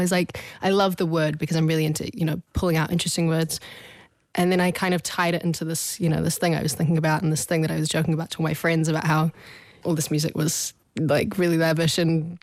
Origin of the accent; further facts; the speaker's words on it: New Zealand; The good thing is I'm from New Zealand and so there's kind of no concept of celebrity.